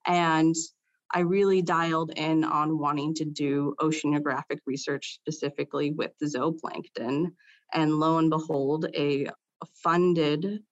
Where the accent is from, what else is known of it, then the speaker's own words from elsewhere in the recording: Port Townsend, Washington, United States; I grew up on the Olympic Peninsula in Washington State, and I went to, I'm from Port Townsend, so Port Townsend High School.